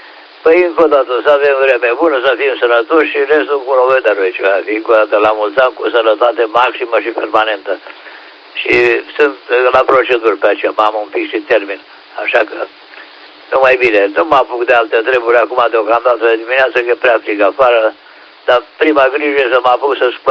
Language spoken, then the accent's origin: Romanian; Oltenia, Romania; cum zic eu, ca oltean.